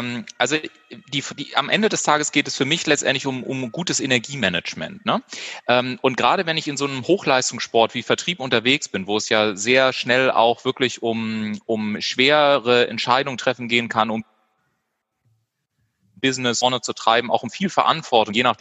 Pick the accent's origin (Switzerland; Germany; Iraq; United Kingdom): Germany; Garmisch-Partenkirchen, Bavaria; die wissen, ich bin in Partenkirchen geboren und ansonsten nehmen wir einfach Garmisch-Partenkirchen. Genau, da bin ich geboren und habe da 18 Jahre tatsächlich gelebt, bin zur Schule gegangen, Kloster Ettal war so mein Gymnasium.